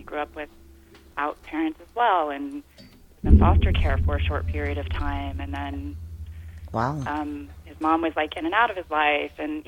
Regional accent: Ohio, United States; And I will say, having come from growing up in Ohio was, and, you know, God bless my Ohio family.

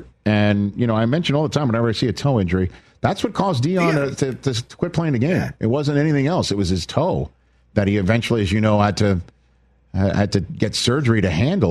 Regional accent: New York, United States; Growing up in New York, my goodness. I listened to him on WNBC.

